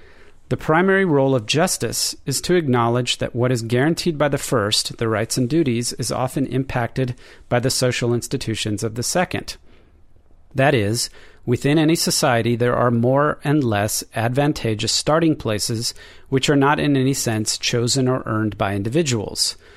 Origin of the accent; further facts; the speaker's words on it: Baltimore, Maryland, United States; now in Austin, United States; John Rawls was a 20th century American philosopher born in 1921 in my hometown of Baltimore, Maryland, and died in 2002.